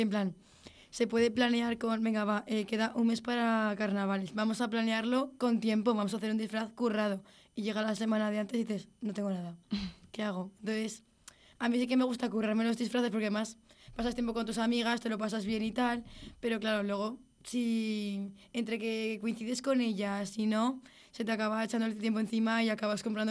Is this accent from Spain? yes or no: yes; San Sebastián, Basque Country, Spain; También es verdad que yo nunca estoy en Zaragoza en carnavales. Siempre estoy... Yo soy de San Sebastián.